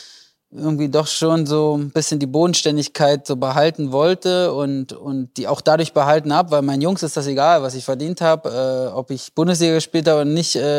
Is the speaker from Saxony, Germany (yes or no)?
yes; Hoyerswerda, Saxony, Germany; now in Düsseldorf, Germany; ich habe meine Heimat, mein Zuhause, meine Freunde, meine Familie wohnen halt alle in Hoyerswerda und Umgebung. Und das ist immer mein Zuhause. Also natürlich bin ich jetzt hier am Niederrhein ewig. Und Gladbach, Düsseldorf, wo ich auch wohne, sind schon ja dort, wo ich lebe und wo ich mich sehr wohl fühle.